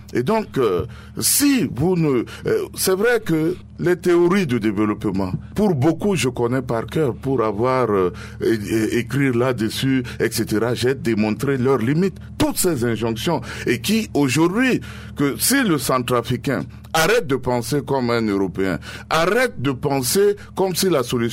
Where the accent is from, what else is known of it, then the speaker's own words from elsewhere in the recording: Central African Republic; Mais moi, à titre personnel, en tant que centrafricain, je ne suis pas fataliste.